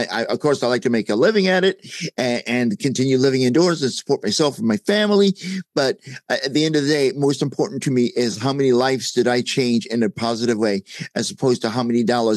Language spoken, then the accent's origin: English; United States; I grew up here in the United States.